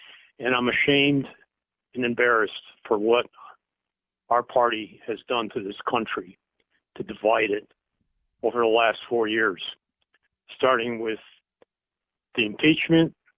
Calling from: Newington, United States; Yes, Todd. … from Newington. I'm a registered Democrat.

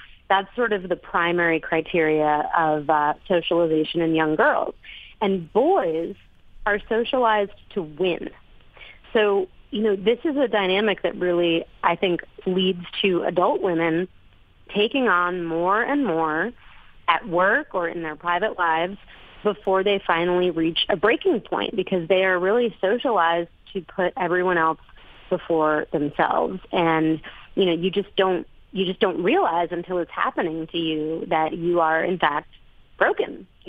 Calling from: Las Terrenas, Samaná, Dominican Republic; I am in Las Terrenas in the Dominican Republic.

